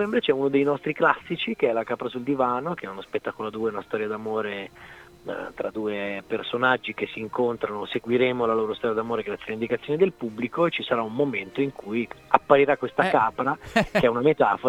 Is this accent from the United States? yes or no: yes; United States; now in Vienna, Austria; Sono un americano che vive a Vienna